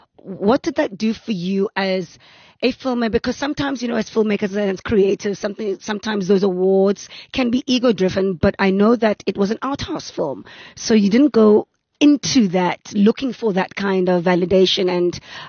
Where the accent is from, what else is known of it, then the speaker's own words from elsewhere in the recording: Langa, Western Cape, South Africa; I'm from Langa, so I know that vibe.